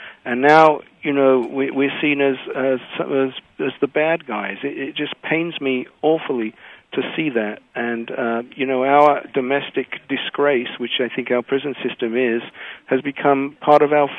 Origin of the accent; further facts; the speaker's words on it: United Kingdom; moved away as an adult; now in United States; I, as you hear from my accent, grew up in Britain like your last caller, became an American in early 1997.